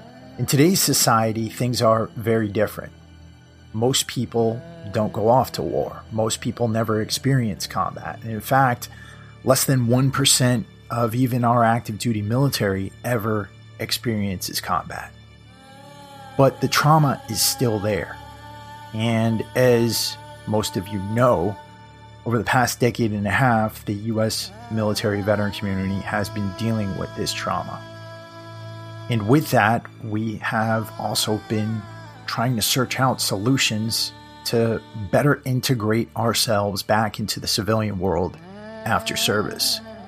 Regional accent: New York, United States; I grew up like about 45 minutes north of there. I was always in Manhattan as a kid, as a teenager.

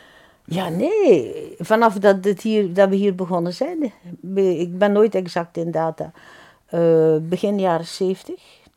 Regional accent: Zonhoven, Flanders, Belgium; Ik kom van Zonhoven.

